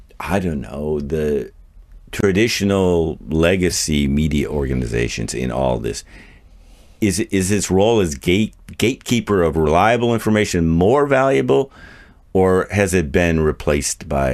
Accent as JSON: {"language": "English", "country": "United States", "said": "And that's, you know, and I come from America, this is a global issue."}